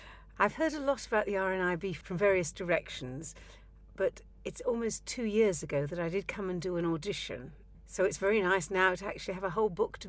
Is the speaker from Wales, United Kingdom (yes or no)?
yes; Wales, United Kingdom; now in Kent, United Kingdom; I was born and bred in Wales, but recently have lived in Kent, where you don't hear many Welsh accents.